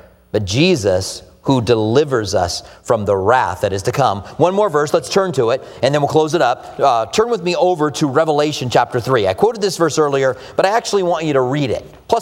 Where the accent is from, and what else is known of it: United States